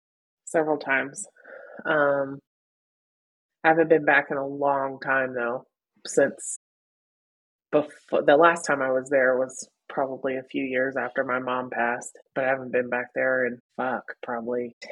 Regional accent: Texas, United States; Probably my hometown in Texas. It's a little town called Sigrace.

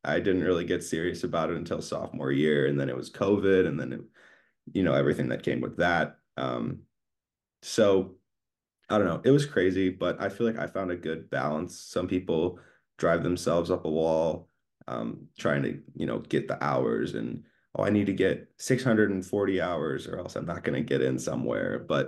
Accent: Michigan, United States; so since I'm from Michigan and then I came to Ohio State, didn't know anybody here.

